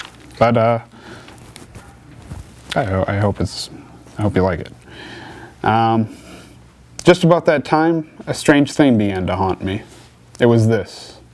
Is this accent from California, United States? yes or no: no; Peabody, Massachusetts, United States; I'm 17. I'm from Peabody, as those two are.